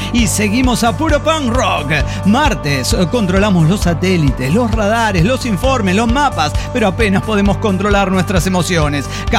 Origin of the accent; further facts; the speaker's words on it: Morelia, Michoacán, Mexico; de Morelia, Michoacán.